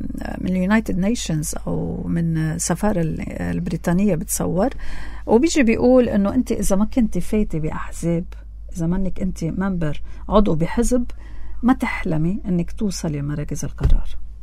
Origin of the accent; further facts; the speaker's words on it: Beirut, Beirut Governorate, Lebanon; لا انا نازلة ببيروت، والله انا نفوسي هون بس انا بدي انزل ببيروت لانه انا بنت بيروت